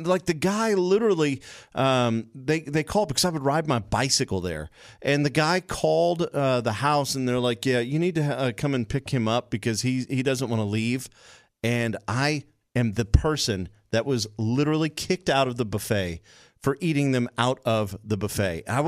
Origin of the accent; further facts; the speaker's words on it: Houma, Louisiana, United States; There was a pizza place in my hometown, Houma, Louisiana.